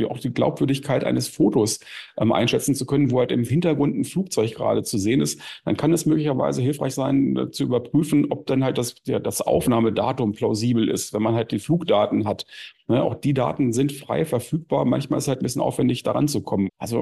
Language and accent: German; Lower Saxony, Germany; also ich komme jetzt selber aus Niedersachsen